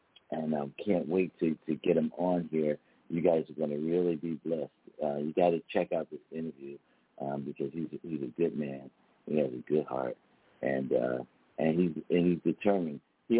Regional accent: Pennsylvania, United States; And he happens to be over in my home state, in Pennsylvania.

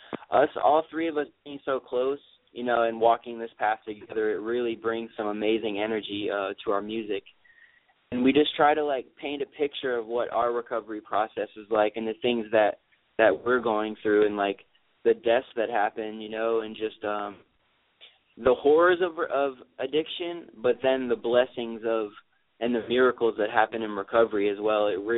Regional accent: Cocoa Beach, Florida, United States; also born or lived in Chicago area; Well, I grew up in Cocoa Beach. I was born right outside of Chicago, but my hometown is Cocoa Beach, Florida.

